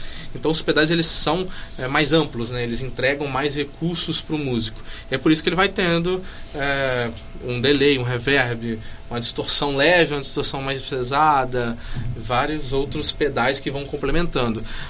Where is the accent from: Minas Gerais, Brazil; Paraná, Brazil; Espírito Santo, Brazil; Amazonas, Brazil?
Espírito Santo, Brazil; Então, a gente é capixaba, daqui a galera tem que conhecer mais